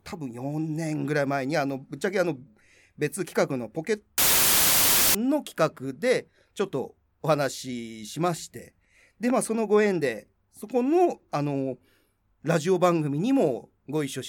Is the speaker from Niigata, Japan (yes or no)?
no; Hokkaido, Japan; だってもう俺北海道出身ですけど、北海道が舞台で